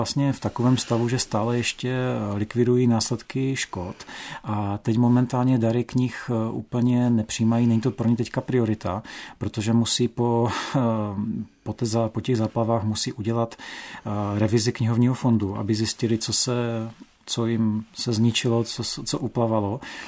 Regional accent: Nové Heřminovy, Moravian-Silesian Region, Czechia; also born or lived in Bruntál; Z rodiči jsem žil od 9 let v Nových Heřminovech.

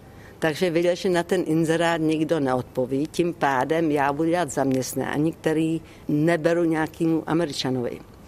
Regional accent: Olomouc, Olomouc Region, Czechia; now in United Kingdom; Já i když jako mám britské občanství a žiju v Británii, tak já jsem z Moravy, z Olomouce a vždycky v srdci jsem Češka. Ale mám teďka 2 domovy.

